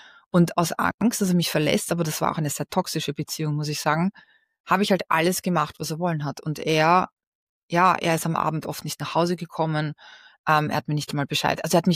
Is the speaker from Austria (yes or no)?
yes; Austria; Bei uns in Österreich sagen wir, wer das Geld hat, schafft an.